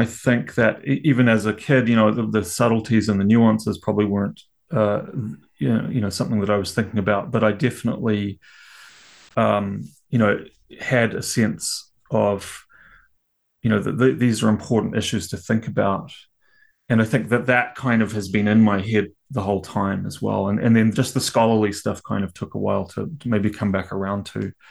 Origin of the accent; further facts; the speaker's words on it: New Zealand; growing up in New Zealand, because in the 1980s, anti-nuclear issues were incredibly prominent in New Zealand.